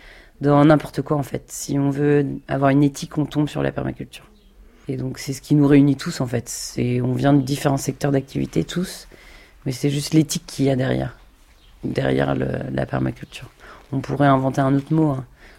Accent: Normandy, France; moi je suis normande et donc c'est la crème.

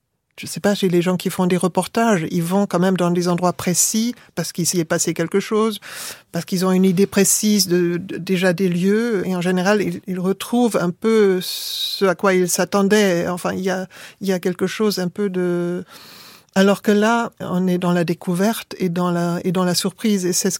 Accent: Germany; French is a second language; en tant qu'Allemande, je suis habituée à être du mauvais côté de l'histoire

